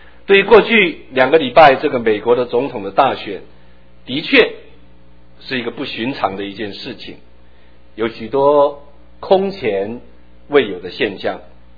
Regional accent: China; 我们中国人有另外两个字，就是把对手怎么样抹黑了。

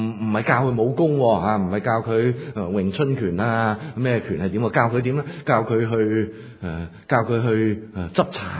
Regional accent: China; 發覺呢好似我哋中國人呢有一種嘅觀念

